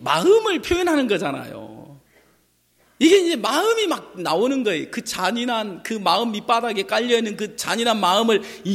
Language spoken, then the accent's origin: Korean; Jeolla, South Korea; 이거 우리 고향에서 그냥 평상시 늘 쓰는 말이거든. 그 뭐 정말 늘 쓰는 말이에요. 전라도에서